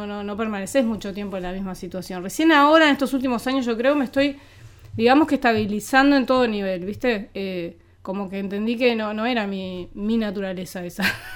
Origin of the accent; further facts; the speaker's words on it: Buenos Aires, Argentina; also born or lived in Montevideo, Uruguay / Piriápolis, Uruguay; Yo nací en Montevideo. Después me fui a vivir a Buenos Aires. Durante 6 años viví en Buenos Aires. O sea, la escuela la hice en Buenos Aires. Hasta quinto. Que vine a Piriápolis, viví un año en Piriápolis.